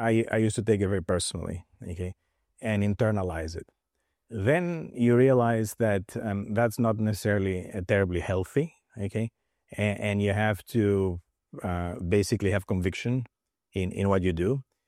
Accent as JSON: {"language": "English", "country": "Greece", "lives_now": "United States", "said": "So I'm not from the United States, I'm from Greece originally"}